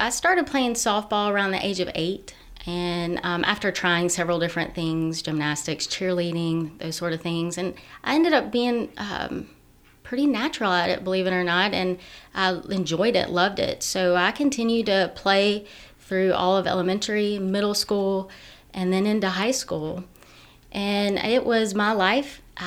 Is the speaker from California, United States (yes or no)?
no; Stockbridge, Georgia, United States; I grew up in Stockbridge, Georgia, which is a little south of Atlanta.